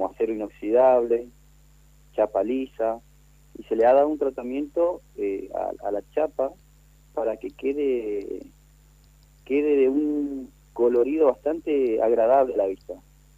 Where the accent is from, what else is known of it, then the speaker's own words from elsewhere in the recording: Corrientes, Argentina; yo soy nacido en Corrientes Capital. He estudiado allá en Corrientes Capital, en el Instituto Josefina Conte.